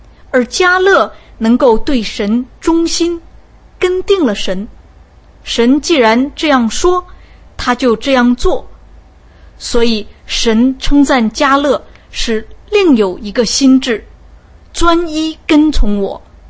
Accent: China; 我们中国人都知道一个典故，叫做破釜沉舟

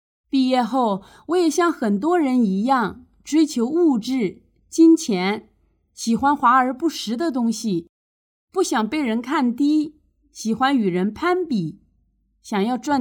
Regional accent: Guangdong, China; 我出生在广东一个普通的农民家庭，是家里最小的。我家以养鱼为生，方圆几里中就只有我们一家五口人

